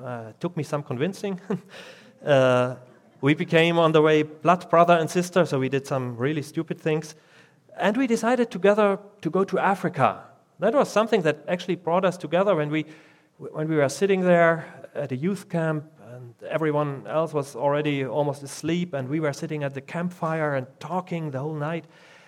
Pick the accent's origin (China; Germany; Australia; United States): Germany; East Germany; I was 17 years old when Germany was reunited, and I had the best of both worlds. I grew up in East Germany